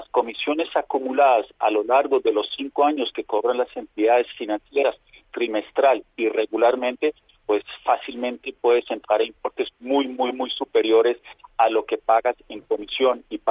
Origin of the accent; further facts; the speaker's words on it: Germany; Spanish is a second language; yo soy alemán y he vivido muchos años en Alemania.